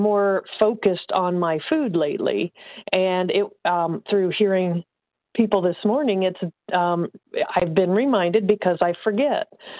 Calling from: Indiana, United States; I'm calling from Indiana.

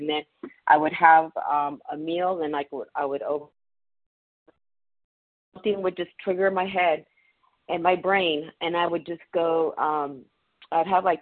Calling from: California, United States; I'm calling from California.

